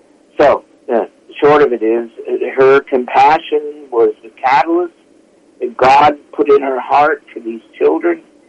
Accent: Michigan, United States; I was born and reared in Michigan.

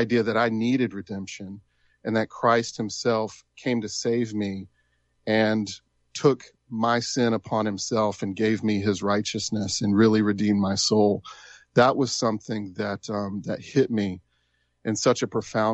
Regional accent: Tupelo, Mississippi, United States; Yeah, so I grew up here in Mississippi. I grew up in Tupelo. That's where my parents were based

